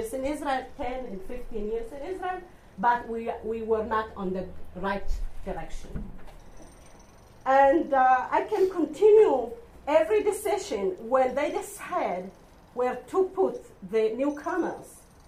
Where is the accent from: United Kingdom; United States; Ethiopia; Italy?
Ethiopia; English is a second language; Actually, challenge, yes, we come from Ethiopia. Ethiopia is not the Western country.